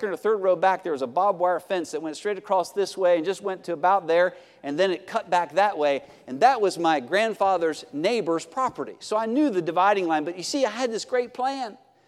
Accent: Pennsylvania, United States; I grew up in Pennsylvania, and hunting was a big thing.

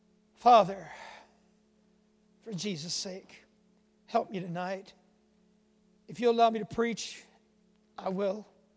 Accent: Texas, United States; now in Peru; But I come from Texas and then way south of Texas. I've been in Peru since 1958, and that's a long time.

